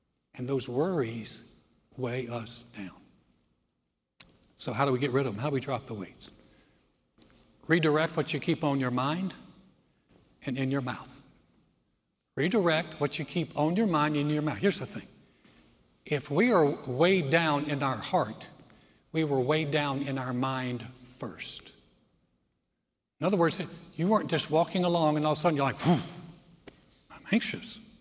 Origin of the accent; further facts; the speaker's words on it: North Carolina, United States; I grew up in the Carolinas, North Carolina, and would always go to the North Carolina, South Carolina beaches.